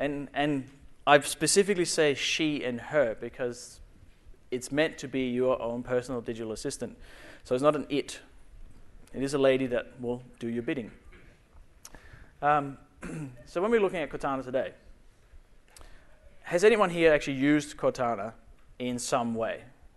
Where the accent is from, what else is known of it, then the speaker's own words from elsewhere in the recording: Denmark; now in Australia; I am from the West Island of New Zealand. I am Danish, but I live in Australia, near Melbourne.